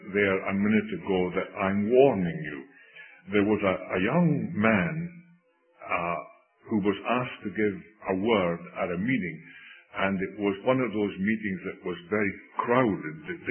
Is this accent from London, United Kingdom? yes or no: no; Scotland, United Kingdom; when we were growing up in Scotland, there was about, 25 young men.